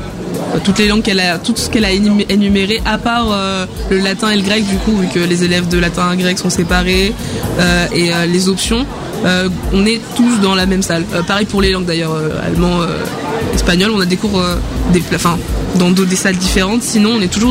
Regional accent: La Rochefoucauld, Nouvelle-Aquitaine, France; Alors, je suis d'ici. Moi, personnellement, je suis juste de La Rochefoucauld.

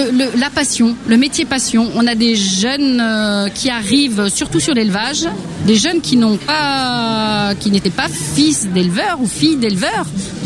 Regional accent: Nouvelle-Aquitaine, France; la vigne qui est un gros, gros bassin viticole chez nous en Charente.

